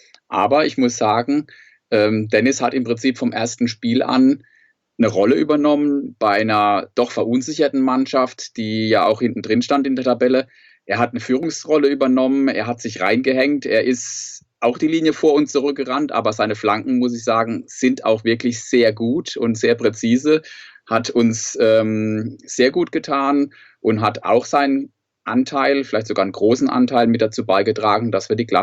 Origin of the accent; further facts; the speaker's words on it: Sandhausen, Baden-Württemberg, Germany; ich bin aus Sandhausen